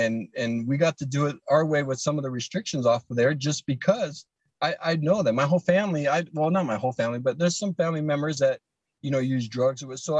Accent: Ohio, United States; I'm from Ohio, so it's kind of one of those things.

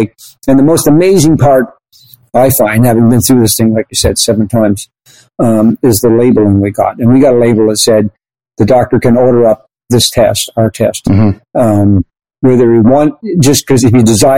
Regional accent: Canada; because I'm a Canadian.

